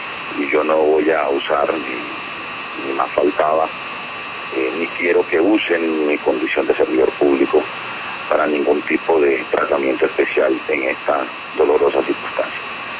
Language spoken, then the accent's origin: Spanish; Valledupar, Cesar, Colombia; moved away; also born or lived in Bucaramanga / Cúcuta; Nosotros nos criamos en Valledupar, usted lo sabe.